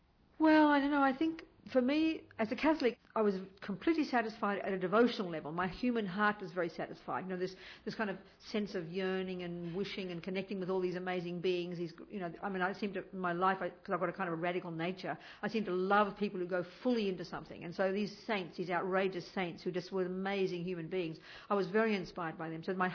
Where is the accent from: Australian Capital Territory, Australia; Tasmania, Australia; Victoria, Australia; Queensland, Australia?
Victoria, Australia; Melbourne; I'm from Australia, from Melbourne.